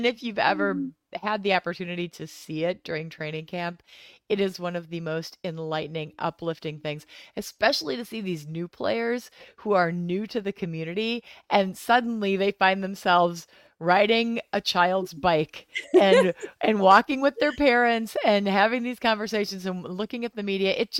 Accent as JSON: {"language": "English", "town": "Madison", "region": "Wisconsin", "country": "United States", "lives_now": "Green Bay, United States", "said": "I came from Madison, and the Madison Farmers Market is just off the charts."}